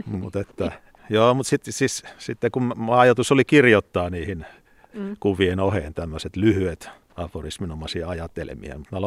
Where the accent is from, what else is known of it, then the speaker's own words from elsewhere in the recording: Southeast Finland, Finland; tietysti tuolla kotikulmilla Kaakkois-Suomessa niitä ne suot siellä kulkenut läpi moneen kertaan siellä ollut